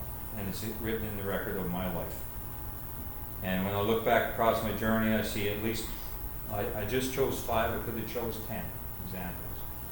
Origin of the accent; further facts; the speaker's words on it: Canada; So I'm from Canada, and I was skiing one day